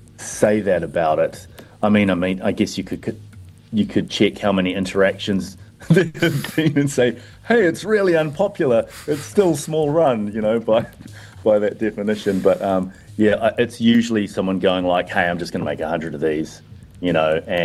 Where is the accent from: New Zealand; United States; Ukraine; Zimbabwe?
New Zealand; Hamilton, Waikato; the Kirikiriroa Hamilton Zine Fest. That's my hometown